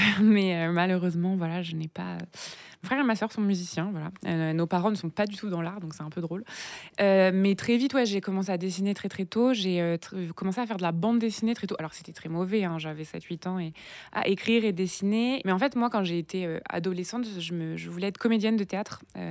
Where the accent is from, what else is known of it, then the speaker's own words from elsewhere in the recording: France; also born or lived in Quebec; j'ai vécu au Québec, je suis française